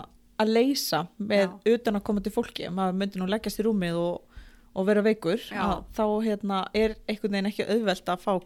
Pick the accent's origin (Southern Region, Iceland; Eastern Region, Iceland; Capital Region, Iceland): Eastern Region, Iceland; Straumur; ég er nú fætt hérna út í göttunni, hérna á heilsugæslinu og eigistum og uppalinn á Straumi, hérna á Fljótsdalshéraði.